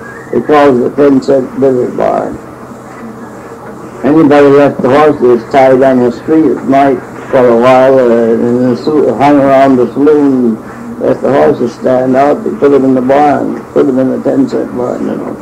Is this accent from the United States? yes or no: yes; Chesaning, Michigan, United States; also born or lived in Maple Grove; I lived there less than. I was born in Maple Grove on 57, 5 miles from Chesaning. My father retired and come to Chesaning and had a home on Line Street